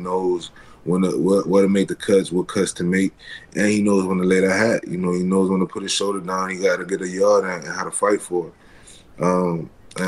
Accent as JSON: {"language": "English", "town": "New Orleans", "region": "Louisiana", "country": "United States", "said": "Man, so I told you I'm from New Orleans."}